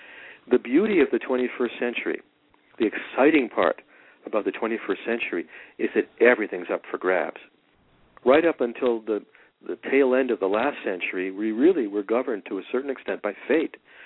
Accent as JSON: {"language": "English", "region": "Quebec", "country": "Canada", "said": "I'm from Quebec, so I have to honor that."}